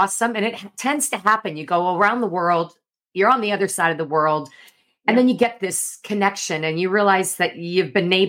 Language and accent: English; Canada; we're all Canucks, we're all Canadian